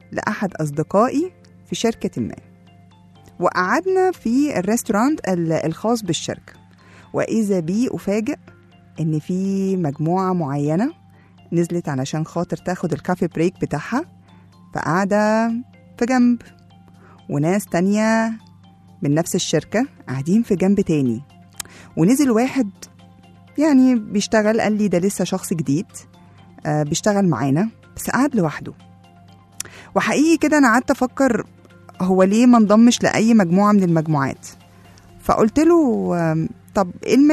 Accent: Egypt; وإن إحنا مصريين وبنشجع اللعبة الحلوة

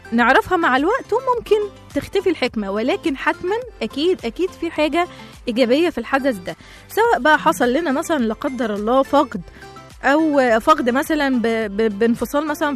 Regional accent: Egypt; واحنا كشعب مصري معروفين ان الشعب المصري يعني معروف بخف الدم

